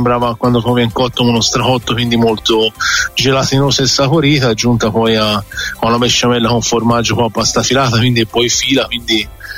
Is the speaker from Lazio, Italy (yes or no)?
no; Tuscany, Italy; Io vengo da Mugello, quindi da una zona di confine, quindi sa Bologna vicino